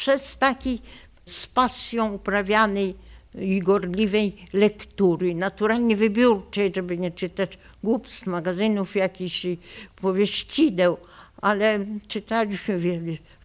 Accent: Vilnius, Vilnius County, Lithuania; Wychowałam się w Wilnie, gdzie przecież było tylu młodych i autentycznych poetów.

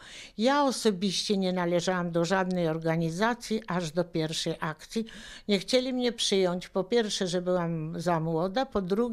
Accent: Białystok, Podlaskie Voivodeship, Poland; Ja jestem urodzoną białostoczanką i to z bardzo wielu pokoleń.

